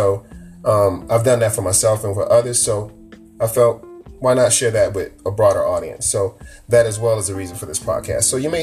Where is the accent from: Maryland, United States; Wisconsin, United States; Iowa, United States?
Iowa, United States; Davenport; also born or lived in Chicago; now in Los Angeles, United States; I was born in Chicago, Illinois, bred mostly in the area of Eastern Iowa, in Davenport, Iowa, in the Quad City area there, where Rock Island, Moline, and Bentendorf all me